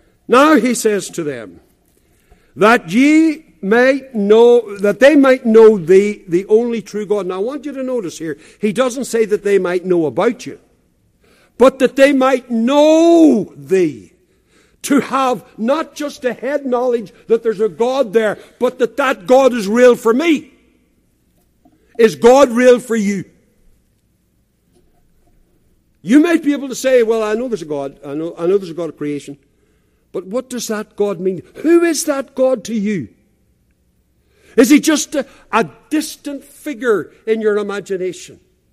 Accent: Northern Ireland, United Kingdom; I'm from Northern Ireland

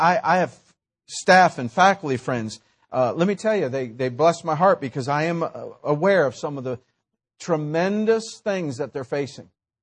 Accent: United States; and I thank the Lord I'm from America.

